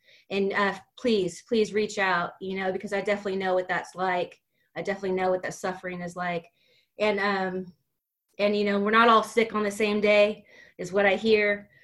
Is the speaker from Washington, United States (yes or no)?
no; Sacramento, California, United States; I'm an alcoholic from Sacramento, California.